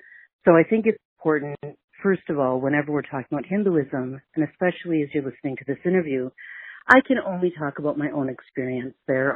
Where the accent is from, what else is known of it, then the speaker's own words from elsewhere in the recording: United States; but I really am an American much more than I am an Indian.